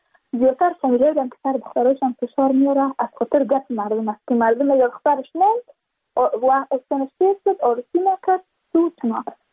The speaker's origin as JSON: {"language": "Persian", "region": "Badakhshan", "country": "Afghanistan", "said": "چون ما از بدخشان هستیم، یعنی منطقای دور دستش"}